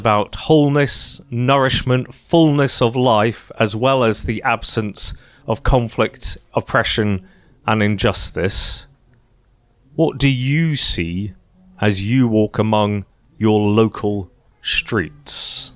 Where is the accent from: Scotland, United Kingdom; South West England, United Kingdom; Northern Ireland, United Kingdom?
Scotland, United Kingdom; I grew up in Scotland.